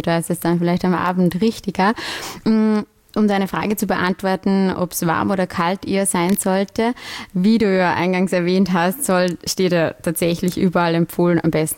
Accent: Upper Austria, Austria; accent: Upper Austrian dialect; also born or lived in Vienna; Ich habe damals in Wien studiert, komme ursprünglich aus Oberösterreich, also vielleicht davon auch mein etwas besonderer Dialekt.

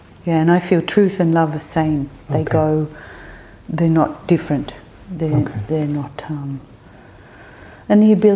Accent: Australia; Growing up in Australia on the land

